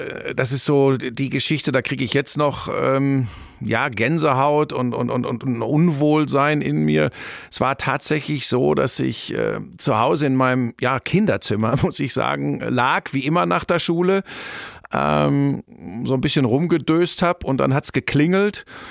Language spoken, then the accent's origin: German; Hagen, North Rhine-Westphalia, Germany; moved away as an adult; also born or lived in Bottrop / Cologne; now in Munich, Germany; ich bin geboren in Bottrop. Das ist wirklich, Inbegriff des Ruhrgebiets. Bin dann aufgewachsen in Hagen. Das ist so Tor zum Sauerland, Ruhrgebiet. Und dann habe ich im Rheinland studiert, in Köln an der Sporthochschule und bin 1993 dann nach München gegangen.